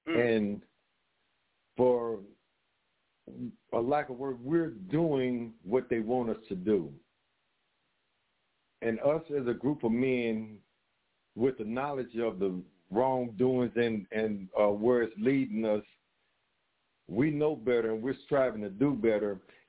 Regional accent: Oklahoma, United States; Because like I say, when I grew up in Oklahoma, we had stores, but our prices were for our people.

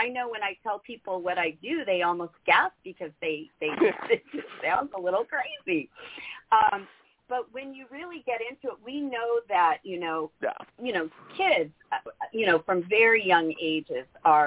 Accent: Arizona, United States; and I'm from Arizona.

